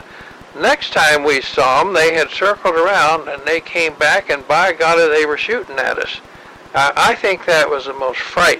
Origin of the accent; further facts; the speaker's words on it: Kansas, United States; born there; But then he went on and told me where I was born in Kansas, and when I went to high school, and when I graduated, and when I went into the Air Force